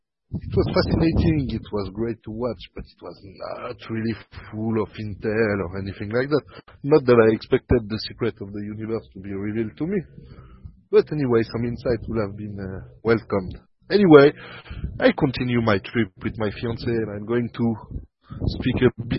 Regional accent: Geneva, Switzerland; from Geneva, Switzerland.

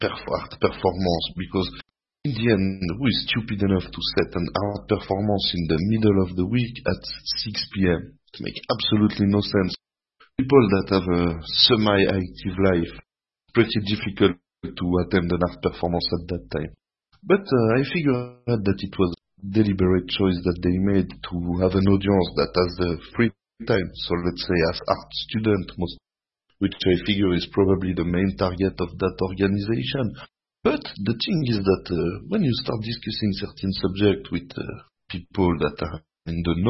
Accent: Geneva, Switzerland; from Geneva, Switzerland

